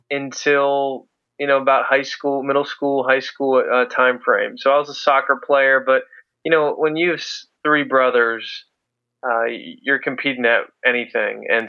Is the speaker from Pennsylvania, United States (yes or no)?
yes; Waynesboro, Pennsylvania, United States; I'm from southern Pennsylvania, small town in the country, about an hour north of D.C. called Waynesboro.